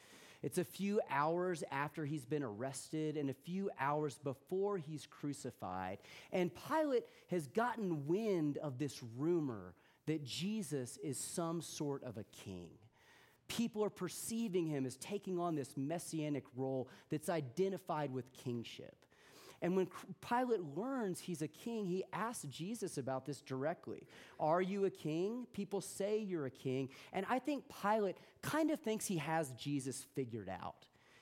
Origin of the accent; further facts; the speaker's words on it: United States; Maybe that's just because I'm an American and we all have sort of uncomfortable connotations with the notion of monarchy.